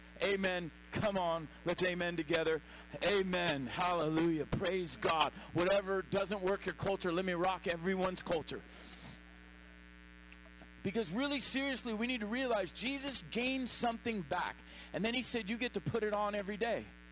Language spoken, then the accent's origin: English; Oceanside, California, United States; I used to think just because I'm from Oceanside, we had something.